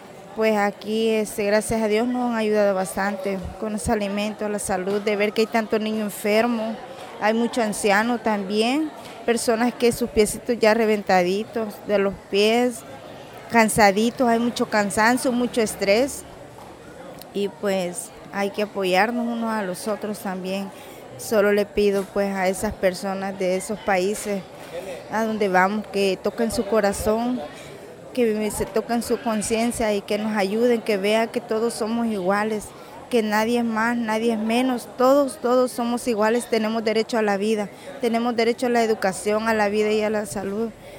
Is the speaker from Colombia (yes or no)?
no; El Salvador; vengo de El Salvador, vengo también aquí apoyando a nuestros amigos en la caravana